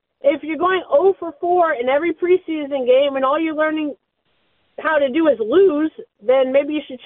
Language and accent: English; Bethlehem, Pennsylvania, United States; Hey, so I am from Bethlehem, Pennsylvania.